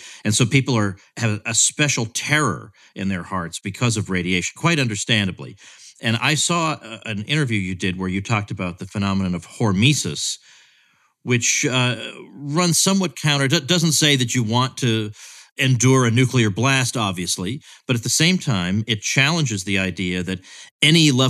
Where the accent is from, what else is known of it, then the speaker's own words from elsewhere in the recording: Massachusetts, United States; I grew up in Massachusetts. We were not terribly far from the Seabrook nuclear power plant in New Hampshire